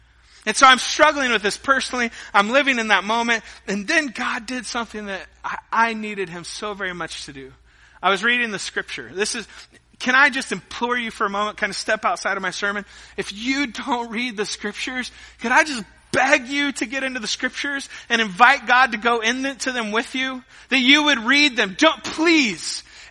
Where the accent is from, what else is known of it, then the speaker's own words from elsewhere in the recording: United States; Because I'm an American. And I have no clue where I came from, right?